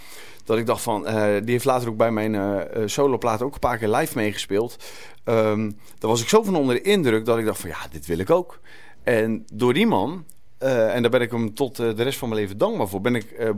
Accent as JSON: {"language": "Dutch", "town": "Dordrecht", "region": "South Holland", "country": "Netherlands", "tie": "born or raised there", "said": "de Walenburg, dat is de straat waar ik ben opgegroeid, in Dordrecht"}